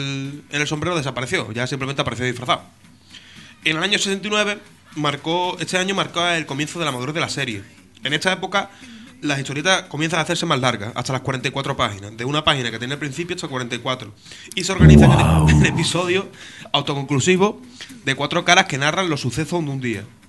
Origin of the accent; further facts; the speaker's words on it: Spain; todos los que tenemos una edad conocemos, y somos españoles también